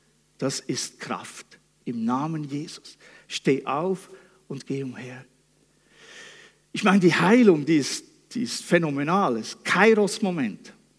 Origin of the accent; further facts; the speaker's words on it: Switzerland; moved away; Ich war wieder mal unterwegs in der Schweiz, nahe dort, wo ich aufgewachsen bin. Das ist nach meinen Verhältnissen von hier ziemlich weit weg.